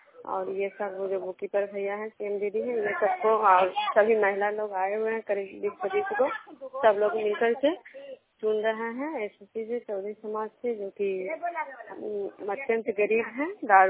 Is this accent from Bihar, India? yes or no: yes; Bihar, India; Programme खुदरा पंचायत नालंदा जिला नरनौसा प्रखंड के निवासी हूँ।